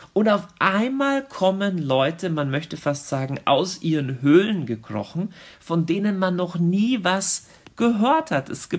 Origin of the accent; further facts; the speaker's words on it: Germany; aber ich selbst bin Deutscher, deswegen sage ich das mal.